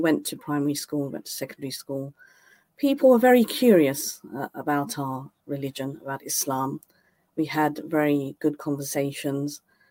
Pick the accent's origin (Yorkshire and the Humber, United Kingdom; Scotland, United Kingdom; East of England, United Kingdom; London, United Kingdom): East of England, United Kingdom; Cambridge; we grew up on Mill Road. So this is where Cambridge Central Mosque is, at the top of Mill Road. My father had his first house just off Mill Road, and I was born off Mill Road.